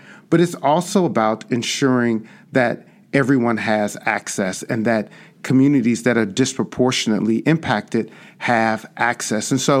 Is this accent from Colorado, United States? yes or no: no; Chicago, Illinois, United States; I grew up on the South Side and South Suburbs of Chicago